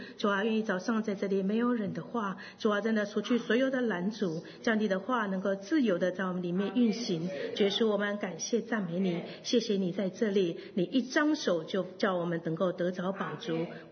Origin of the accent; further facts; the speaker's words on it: Taiwan; 我生在台湾，然后我们的祖先一代一代都是拜拜的